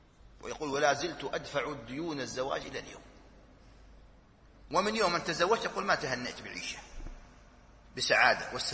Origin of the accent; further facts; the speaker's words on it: United Arab Emirates; نحن نتكلم عندنا في الإمارات